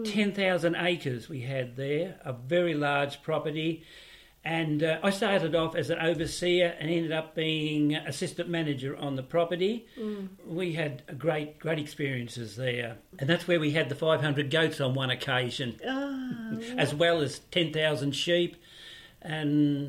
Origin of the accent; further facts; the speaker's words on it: Seymour, Victoria, Australia; born there; also born or lived in Deans Marsh; I was born on a dairy farm that my parents owned. We were living at Dean's Marsh in Victoria. But before that, I was born in Seymour, Victoria, which is where my parents first started farming.